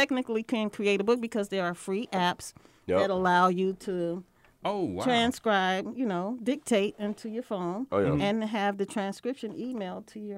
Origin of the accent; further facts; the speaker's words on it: Chicago, Illinois, United States; I'm raised from Chicago, born and raised.